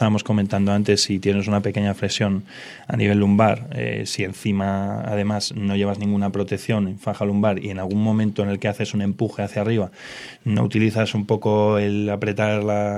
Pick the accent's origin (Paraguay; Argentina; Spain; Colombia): Spain; Valladolid, Castile and León; yo soy de Valladolid